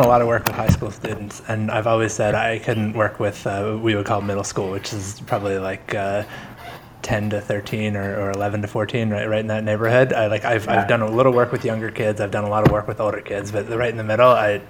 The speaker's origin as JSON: {"language": "English", "town": "Baltimore", "region": "Maryland", "country": "United States", "said": "I'm from Baltimore originally, but I've lived a variety of different places."}